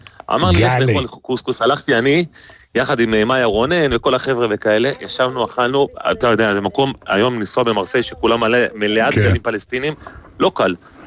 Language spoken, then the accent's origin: Hebrew; Bnei Brak, Tel Aviv District, Israel; אגב, זה המקום שאני גדלתי בו, פרימו.